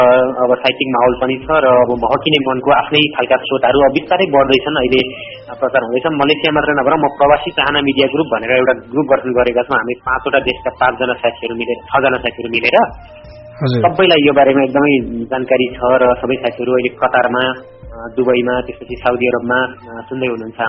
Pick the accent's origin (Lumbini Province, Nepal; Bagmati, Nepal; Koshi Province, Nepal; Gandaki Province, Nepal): Koshi Province, Nepal; मेरो चाहिँ सगरमाथा अञ्चल खोटाङ जिल्ला वपुलुङ गाविस पर्छ।